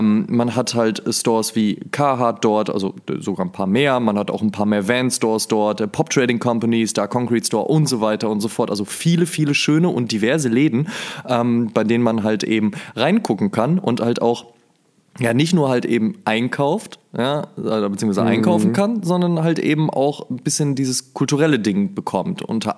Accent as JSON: {"language": "German", "region": "North Rhine-Westphalia", "country": "Germany", "said": "ich komme ja aus der Nähe vom Ruhrpott, ne? Und dementsprechend ist eigentlich der Weg nach Amsterdam gar kein so weiter."}